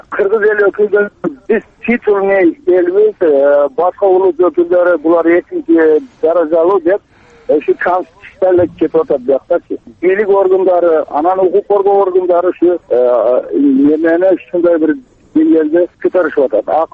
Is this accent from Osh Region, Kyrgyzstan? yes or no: yes; Osh, Osh Region, Kyrgyzstan; Мен Ошто туулуп өскөнмүн.